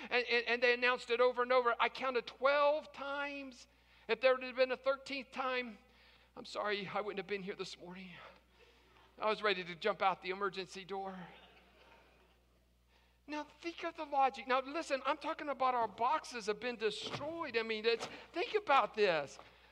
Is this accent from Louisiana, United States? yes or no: no; West Virginia, United States; Now, I'm from West Virginia. I was sharing this with somebody on Friday. I'm from West Virginia. I own it.